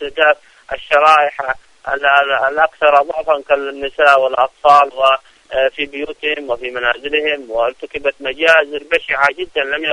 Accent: Yemen; فنحن كشعب يمني مهما حاول العدوان الغاشم أن يحسن صورته

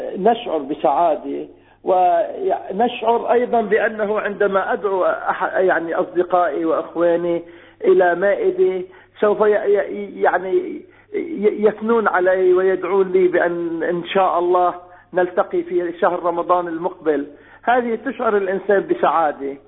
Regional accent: Lebanon; عدة بيوت عندنا في لبنان

